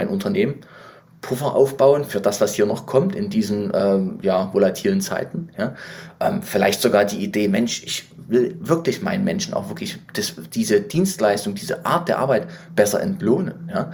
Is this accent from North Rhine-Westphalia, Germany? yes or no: no; Leipzig, Saxony, Germany; ich bin ja Leipziger, wie ihr wisst.